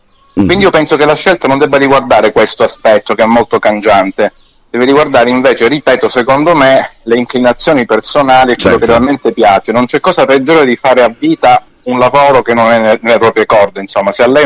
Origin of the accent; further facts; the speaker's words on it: Catanzaro, Calabria, Italy; Sì, sì, sì, sono di Catanzaro.